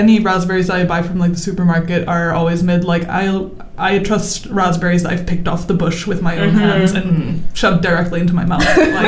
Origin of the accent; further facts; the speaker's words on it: Hong Kong; also born or lived in Singapore; I mean, I grew up in Hong Kong. And like Singapore and stuff